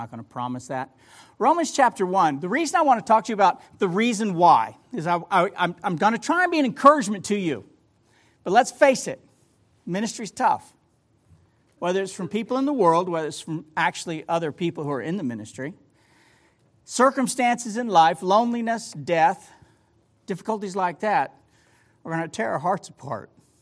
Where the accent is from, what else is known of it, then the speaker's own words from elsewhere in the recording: Laredo, Texas, United States; born there; also born or lived in South Carolina; I was born in Laredo, Texas, down on the Rio Grande. The reason I was born there was because my mama was there at the time.